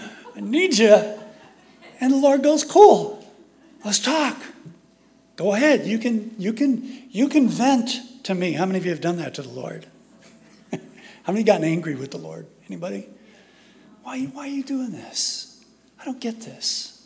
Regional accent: Chicago, Illinois, United States; As a kid growing up in Chicago during the hot, humid summers

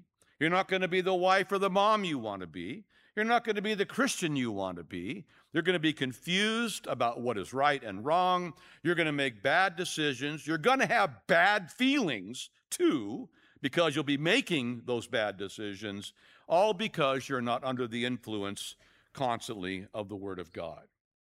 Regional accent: United States; Let me remind you, though, being an American, if you're on food stamps, you are among the wealthiest in the world.

